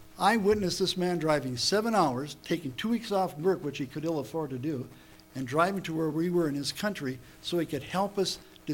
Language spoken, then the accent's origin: English; Ely, Minnesota, United States; I grew up in Ely, Minnesota. Echo Trail, when I grew up, was a couple ruts in a dirt road.